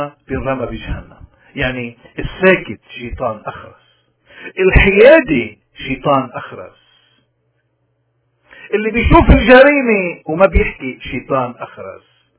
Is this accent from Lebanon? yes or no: yes; Lebanon; أنتوا يا لبنانيين، نحن يا لبنانيين